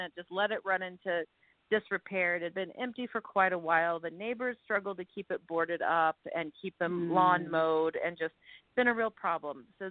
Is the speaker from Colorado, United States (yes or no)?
yes; Colorado, United States; also born or lived in Brooklyn, New York; My husband and I, we moved from Brooklyn, New York, though he's originally from Tennessee and I'm from Colorado.